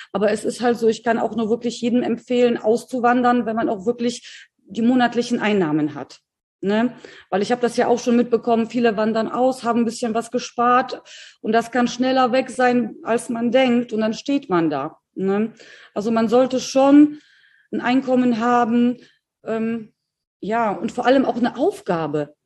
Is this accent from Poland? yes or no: yes; Poland; ich hatte das auch als Kind in Polen. Wir hatten ja auch eine ganz einfache, tolle Kindheit. Ich habe auch auf so einem kleinen Dorf gelebt.